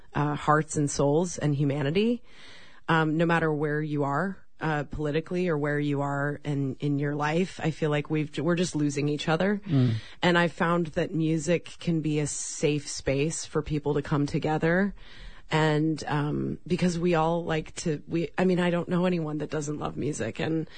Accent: Evergreen, Colorado, United States; now in Los Angeles, United States; Yeah, so I am originally from Colorado, a mountain town called Evergreen, but I've been living out in Los Angeles for 23 years

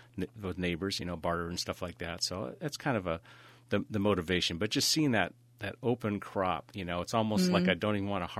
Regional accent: California, United States; I grew up in Southern California, I hate to admit it

